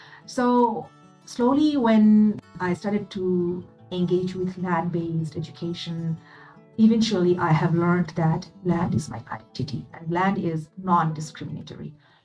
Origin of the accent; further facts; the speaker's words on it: Bangladesh; moved away; I was born and brought up in Bangladesh, and I left my home country 22 years ago.